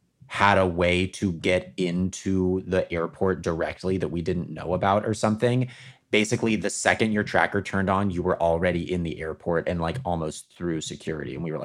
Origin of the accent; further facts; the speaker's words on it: the South, United States; My elitism was not because this was in the South. I'm from the South, right?